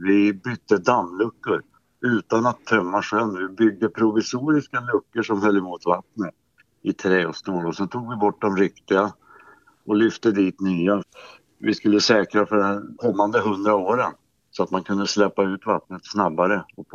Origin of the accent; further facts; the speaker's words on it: Värmland, Sweden; born there; Nere i Värmland, i norra Värmland.